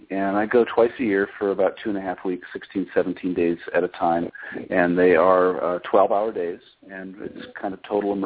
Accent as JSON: {"language": "English", "region": "Minnesota", "country": "United States", "said": "I come from Minnesota originally, and so it's quite a climate change."}